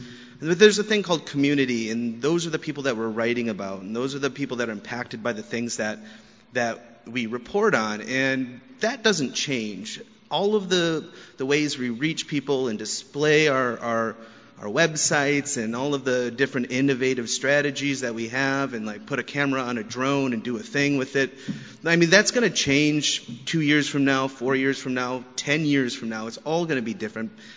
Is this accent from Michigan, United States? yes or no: yes; Garden City, Michigan, United States; also born or lived in Oakland, United States; I'm from Garden City, Michigan. I went to Wayne State University